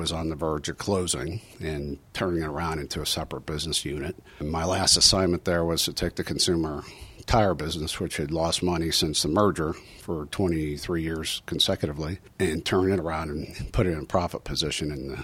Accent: Akron, Ohio, United States; Well, I'm originally from Akron, Ohio

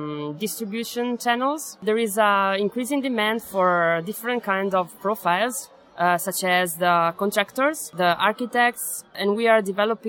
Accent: Italy; English is a second language; I'm from Italy, and I had graduation in Chinese. So that's why I'm working in China

